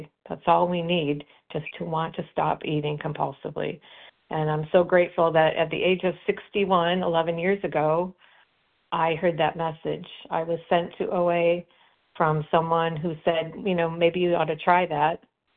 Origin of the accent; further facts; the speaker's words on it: Florida, United States; I'm from Florida and currently in beautiful central New York.